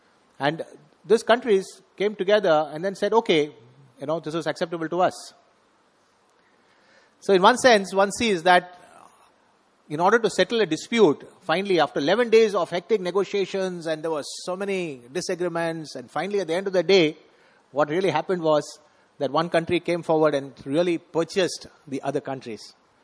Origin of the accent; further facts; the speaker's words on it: India; proud to say that we are Indians